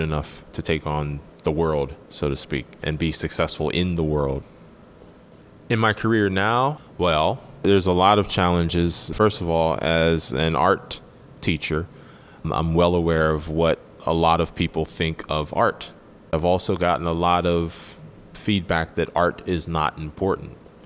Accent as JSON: {"language": "English", "town": "Braddock", "region": "Pennsylvania", "country": "United States", "tie": "born or raised there", "said": "that was the best part of growing up in Braddock, was getting to run around and act a fool. I grew up in a single mother household, grew up in the projects."}